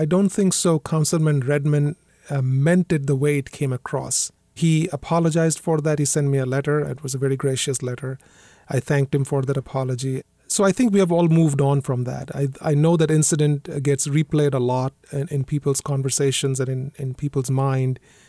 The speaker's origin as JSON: {"language": "English", "country": "India", "tie": "born or raised there", "said": "I was the only child of my parents. So from that perspective, my immediate family was small, but I grew up in India with a lot of extended family around me, lots of cousins and uncles and aunts."}